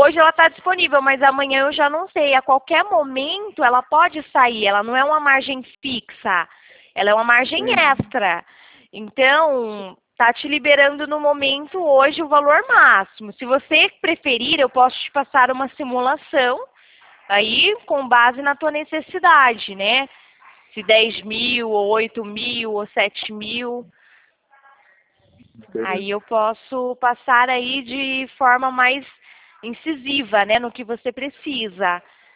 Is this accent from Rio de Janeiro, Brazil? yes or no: no; Americana, São Paulo, Brazil; Eu sou de Americana, São Paulo, Renato.